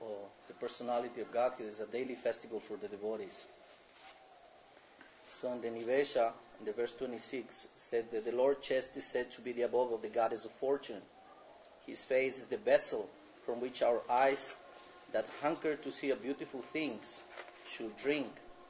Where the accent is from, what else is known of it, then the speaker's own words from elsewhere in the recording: Ecuador; I'm from Ecuador, South America.